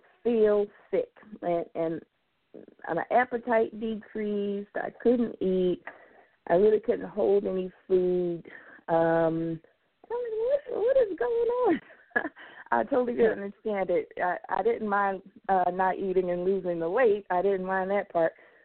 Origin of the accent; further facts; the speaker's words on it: Philadelphia, Pennsylvania, United States; So, you know, Philly is my hometown. I'm still here.